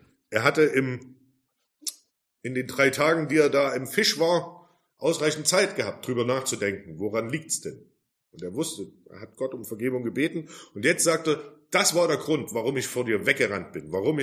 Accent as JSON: {"language": "German", "country": "Germany", "said": "Gerade wir als Deutsche sind da sehr bekannt dafür."}